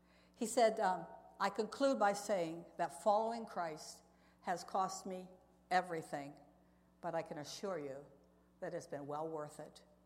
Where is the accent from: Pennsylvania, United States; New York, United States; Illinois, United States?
Pennsylvania, United States; Now, I was brought up in Western Pennsylvania. We didn't go do mixed bathing.